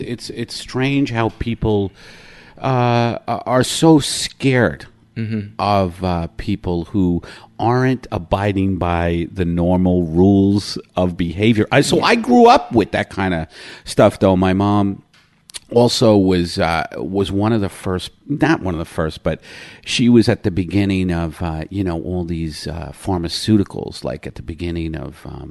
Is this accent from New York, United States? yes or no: yes; Staten Island, New York, United States; also born or lived in Brooklyn; No, I was born in Brooklyn, and then at 9 we moved to Staten Island, which was the country to my dad, another borough of New York